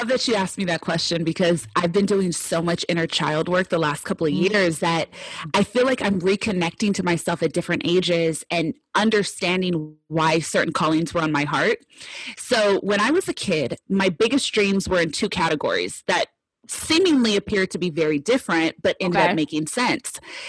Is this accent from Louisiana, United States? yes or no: no; Los Angeles, California, United States; I grew up in Los Angeles. I'm an LA native.